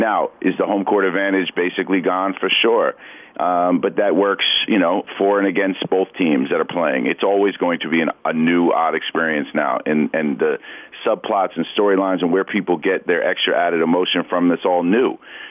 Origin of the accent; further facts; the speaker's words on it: New York City, New York, United States; But my pitch, like, I grew up in New York City.